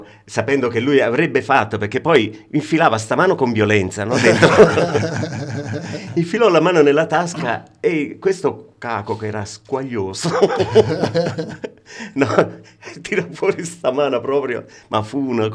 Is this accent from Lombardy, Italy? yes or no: yes; Milan, Lombardy, Italy; also born or lived in San Giorgio a Cremano; Siamo partiti da piccoli a San Giorgio a Cremano, poi tutta la famiglia è andata a Milano. Da Milano a Milano abbiamo cominciato a lavorare, a studiare, famiglia di 8 figli